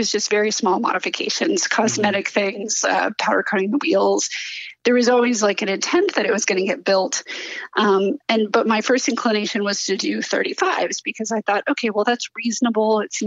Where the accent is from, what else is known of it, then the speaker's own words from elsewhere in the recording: Houston, Texas, United States; I am from Houston, Texas, but I live in Southern Maryland. I guess you could say DC metro area, but not really.